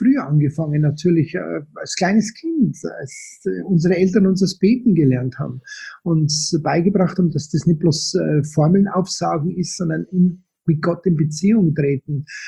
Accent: Munich, Bavaria, Germany; born there; Ich bin gebürtig aus München, geboren 1960.

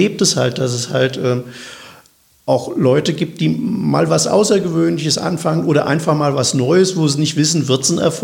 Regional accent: Wiesbaden, Hesse, Germany; born there; Und ich bin ja nun gebürtiger Wiesbadener.

